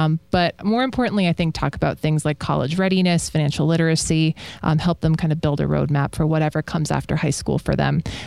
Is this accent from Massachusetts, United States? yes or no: yes; Boston, Massachusetts, United States; now in Las Vegas, United States; You know, I'm from Boston originally, so big sports city.